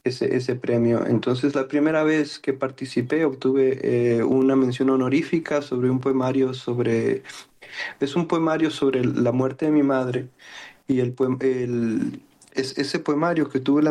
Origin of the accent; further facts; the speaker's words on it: Cabo San Lucas, Baja California Sur, Mexico; como yo soy de Cabo San Lucas, hubo una conexión completamente ahí directa